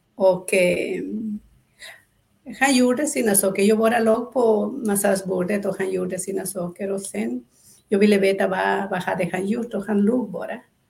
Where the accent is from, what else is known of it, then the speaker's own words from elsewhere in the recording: Peru; moved away as an adult; now in Sweden; Jag har levt till jag var 26 år i Peru. Sen flyttade jag hit. Men jag har uppväxt i den här tradition med healing